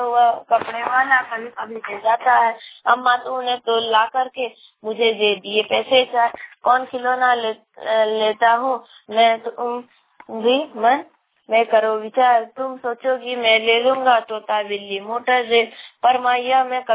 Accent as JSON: {"language": "Hindi", "town": "Bahradi", "region": "Jharkhand", "country": "India", "said": "और मैं बहराड़ी का रहने वाला हूँ, गोरू पंचायत का हूँ और गिरिडीह जिला गिरिडीह प्रखंड जमुआ और राज्य झारखंड।"}